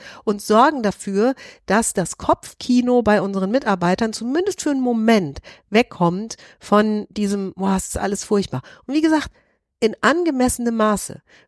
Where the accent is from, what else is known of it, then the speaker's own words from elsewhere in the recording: Bad Nauheim, Hesse, Germany; in meiner Heimatstadt in Bad Nauheim